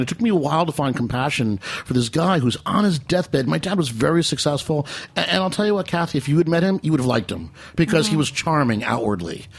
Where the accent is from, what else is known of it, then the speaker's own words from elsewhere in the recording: Metuchen, New Jersey, United States; We've been all the way to Metuchen, New Jersey, my hometown